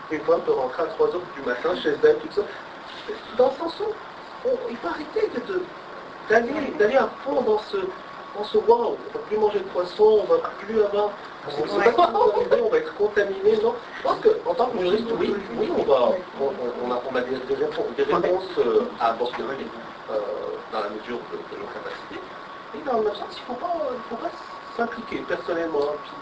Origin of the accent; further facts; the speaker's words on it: Morocco; moved away; que moi, je viens du Maroc et je dirais que quand je retourne au Maroc, je suis né là et puis j'ai grandi là